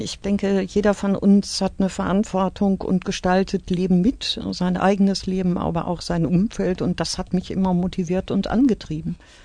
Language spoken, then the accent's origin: German; North Rhine-Westphalia, Germany; born there; now in Altena, Germany; Das ist Heimat seit 30 Jahren für mich und meine Familie. Ich bin geboren im Münsterland, aber vor 30 Jahren nach Altena-Ewingsen gezogen.